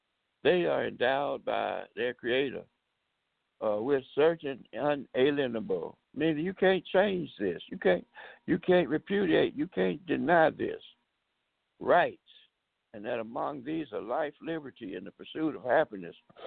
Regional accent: Tuskegee, Alabama, United States; I was born and raised around Alabama in the little town called Tuskegee.

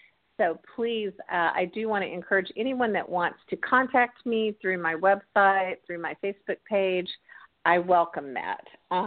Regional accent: Arizona, United States; is an Arizona treat, and I am from Arizona, so it was regional.

